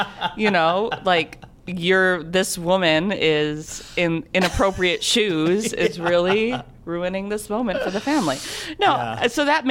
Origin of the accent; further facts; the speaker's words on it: Detroit, Michigan, United States; I'm from Detroit.